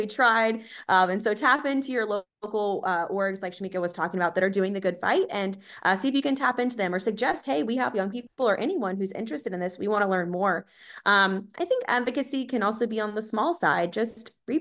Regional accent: North Carolina, United States; Yeah, I'm from North Carolina and I went to East Carolina.

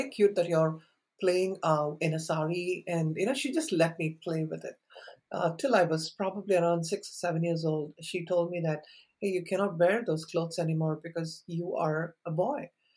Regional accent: India; now in United States; I was born in India and I've lived half my life in India and half my life in US.

